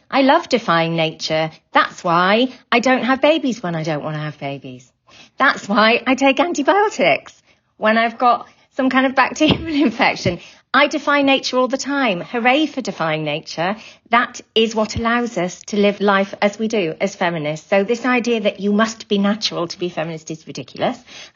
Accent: Wales, United Kingdom; I'm from Wales.

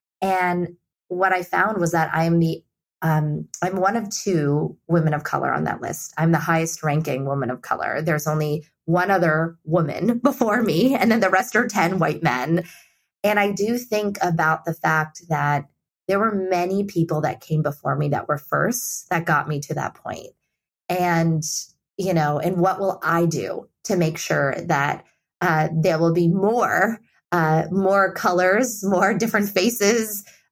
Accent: India; especially growing up in India

